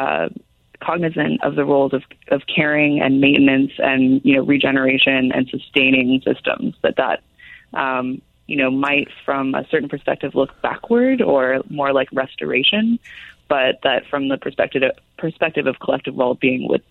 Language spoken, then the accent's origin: English; California, United States